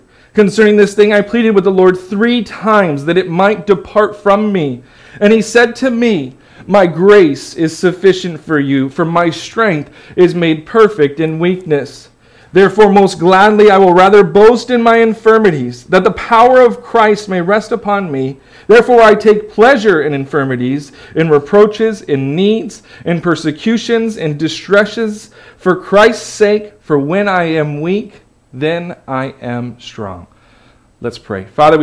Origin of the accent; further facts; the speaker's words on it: California, United States; I was raised in California, so it was a little bit like, whoa